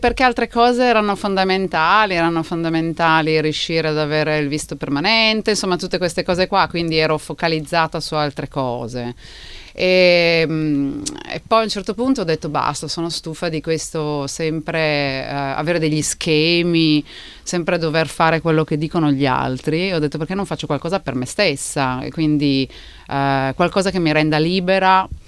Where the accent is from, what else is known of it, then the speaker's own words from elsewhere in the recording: Asti, Piedmont, Italy; now in Australia; vengo da Asti e da un po' ho intrapreso questa carriera verso la pittura